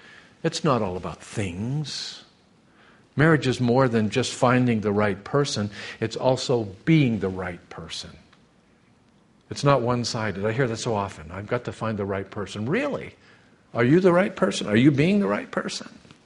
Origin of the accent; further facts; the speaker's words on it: California, United States; We're from Southern California like Eddie Albert and Zsa Zsa.